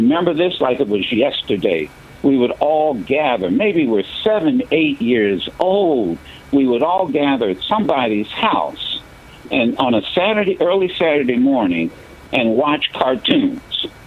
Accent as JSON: {"language": "English", "town": "Dayton", "region": "Ohio", "country": "United States", "tie": "born or raised there", "said": "I remember a leader, a businessman in my community growing up in Dayton, Ohio."}